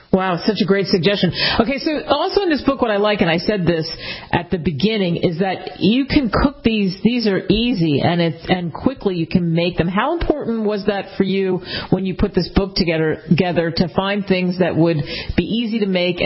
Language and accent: English; Pennsylvania, United States; Listen, I grew up outside of Philly. Hello, cheesesteaks.